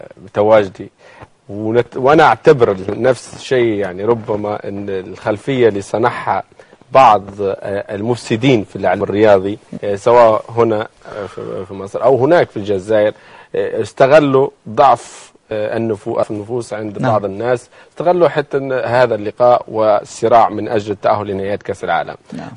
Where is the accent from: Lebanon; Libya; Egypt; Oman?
Libya; أنا ليبي، ليبي.